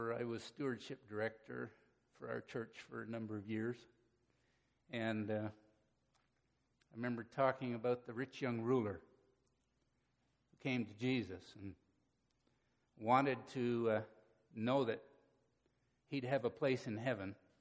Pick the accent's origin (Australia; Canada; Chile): Canada; I grew up in Canada, pretty multicultural place.